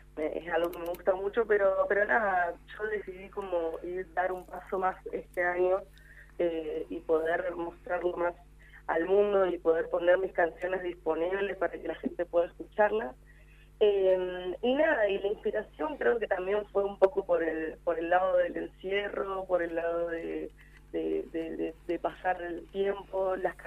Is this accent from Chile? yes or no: no; Ingeniero Jacobacci, Río Negro, Argentina; also born or lived in Tucumán; pero nací en Tucumán. Pero nada, mi corazón y yo sé que soy de Jacobacci porque viví toda mi vida y porque siento, si hay un lugar donde me gustaría representar es Jaco realmente.